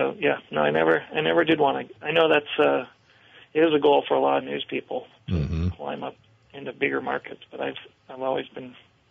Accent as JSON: {"language": "English", "town": "Montpelier", "region": "Vermont", "country": "United States", "tie": "born or raised there", "said": "I grew up in Montpelier, and I love this part of the world. You know, I've lived other places"}